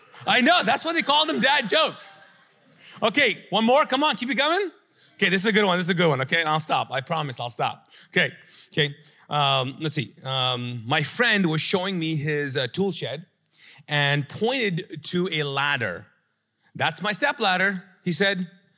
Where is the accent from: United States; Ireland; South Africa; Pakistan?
Pakistan; He was Pakistani, I'm Pakistani, so grew up, you know, in Pakistani household.